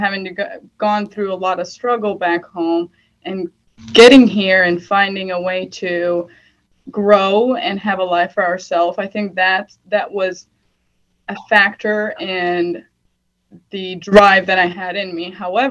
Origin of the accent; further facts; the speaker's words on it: Iraq; now in United States; my family has migrated to the United States in 2006. So I'm from Iraq.